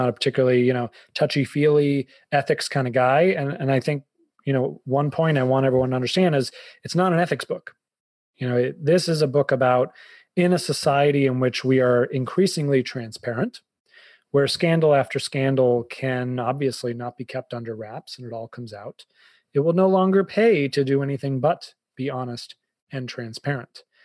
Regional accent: Boston, Massachusetts, United States; now in Connecticut, United States; Well, I'm a Bostonian.

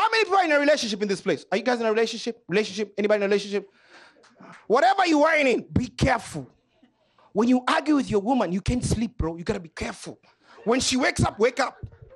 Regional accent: Kenya; Let me tell you, I'm from Kenya, where celebrities from America adopt babies.

